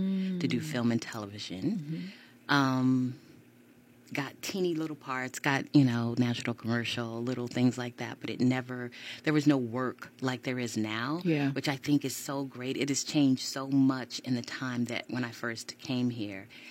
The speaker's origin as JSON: {"language": "English", "town": "Kansas City", "country": "United States", "tie": "born or raised there", "also_born_or_lived": "Tulsa, Oklahoma", "moved": "yes", "lives_now": "Los Angeles, United States", "said": "So born and raised in Kansas City, spent 2 years of in Tulsa, Oklahoma. So my family's mostly from Kansas, Oklahoma, that kind of Midwest."}